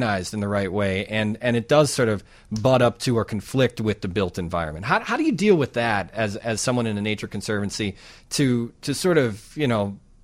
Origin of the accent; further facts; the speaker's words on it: Illinois, United States; Like I said, I grew up in McHenry County, and it's so interesting to see it